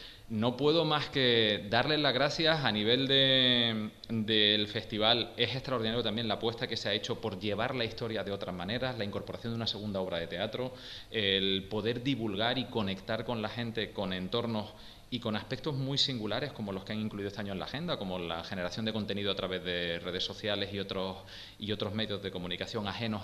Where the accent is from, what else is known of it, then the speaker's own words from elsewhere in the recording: Canary Islands, Spain; Yo como escritor canario y de nicho también